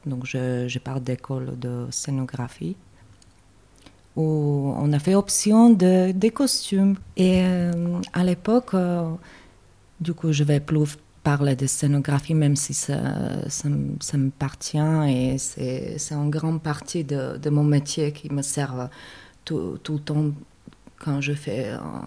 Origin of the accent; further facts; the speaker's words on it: Slovakia; ça n'existe pas spécialement dans mon pays. Je viens de la Slovaquie où je faisais mes études.